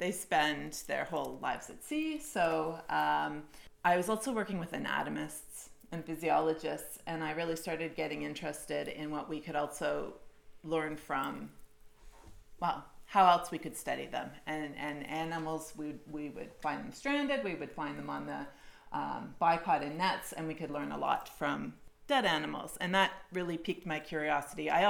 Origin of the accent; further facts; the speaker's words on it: Canada; I am originally born and raised in Canada.